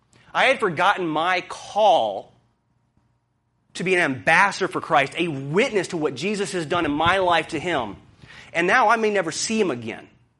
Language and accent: English; the South, United States; I'm from the South. We have a different phrase.